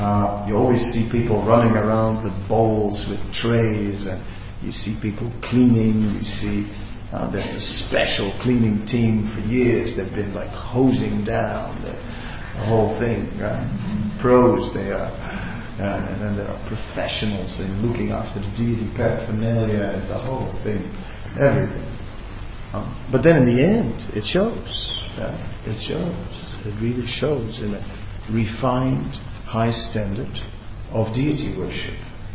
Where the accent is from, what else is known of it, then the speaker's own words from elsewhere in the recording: South Africa; now in Australia; I came from South Africa, going back to South Africa.